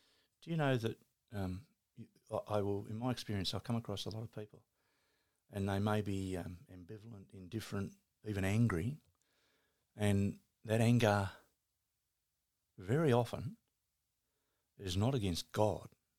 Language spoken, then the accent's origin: English; Darwin, Northern Territory, Australia; born there; I was born in Darwin Hospital. So that's where I was from. And then when we came back, we're third generation here, but that was sort of where I was born.